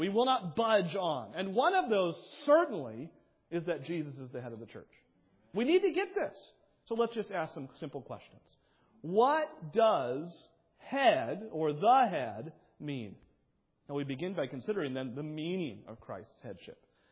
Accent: New England, United States; I grew up in New England. Roman Catholicism is still very much prevalent in that area of the country.

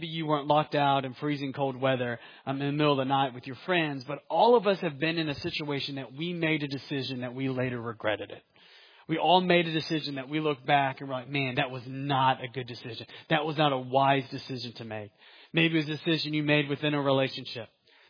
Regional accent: Atlanta, Georgia, United States; I grew up in the Atlanta area.

